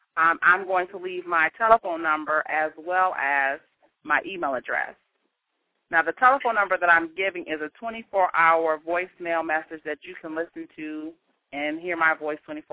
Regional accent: Chicago, Illinois, United States; Okay, well, first I want to say that I am from Chicago, grew up on the south side of Chicago. I come from a large family.

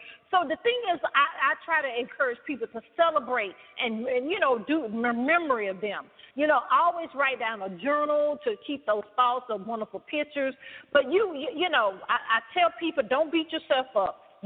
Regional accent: the South, United States; Oh, yes, that is very powerful because, you know, I'm from the South, as you can tell.

